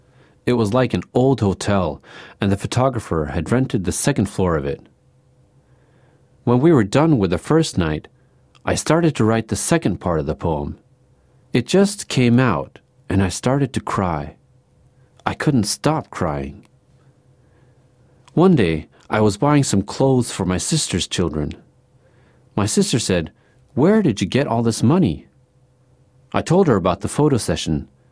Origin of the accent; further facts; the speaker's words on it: Northern Plains, United States; also born or lived in South Dakota / Minnesota; I am what they call a Dakota Sioux. We are from the Northern Plains in South Dakota and Minnesota area of the United States.